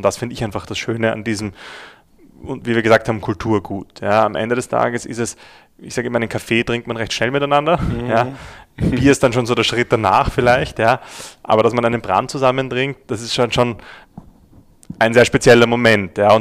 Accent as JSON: {"language": "German", "country": "Austria", "said": "als Österreicher"}